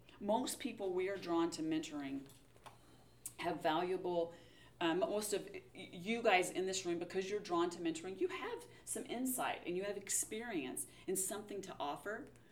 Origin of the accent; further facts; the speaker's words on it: Texas, United States; I grew up in Texas. That's just what we called our grandmas there.